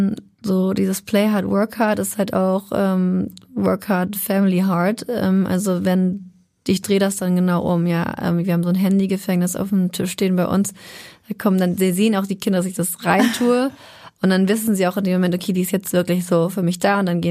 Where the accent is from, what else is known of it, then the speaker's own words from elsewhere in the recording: Schleswig-Holstein, Germany; nicht Hamburger, aber ich komme aus Schleswig-Holstein